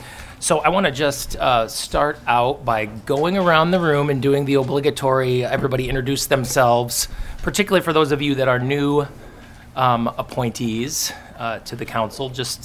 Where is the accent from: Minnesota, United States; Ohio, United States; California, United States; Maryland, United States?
Minnesota, United States; Burnsville; I am from Burnsville, also from the 2nd Congressional District.